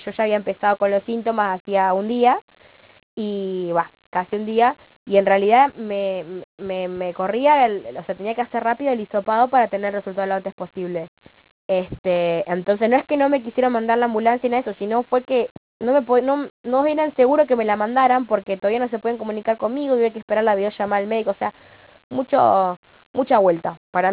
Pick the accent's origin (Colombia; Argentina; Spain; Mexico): Argentina; Pilar, Buenos Aires Province; como el municipio de Escobar no puede hacer nada por nosotros porque somos de Pilar, tenía que llamar a la jurisdicción de Pilar